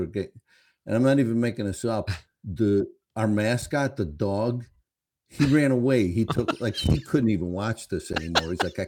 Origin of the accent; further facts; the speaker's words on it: Illinois, United States; growing up on the South Side, you know, like you had to.